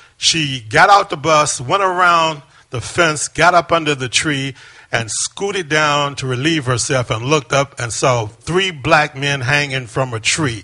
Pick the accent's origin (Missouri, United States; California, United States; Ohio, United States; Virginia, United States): Virginia, United States; Roanoke; I'm from Roanoke.